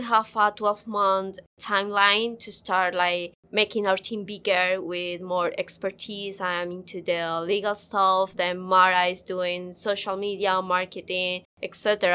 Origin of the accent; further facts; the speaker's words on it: Colombia; I'm from Colombia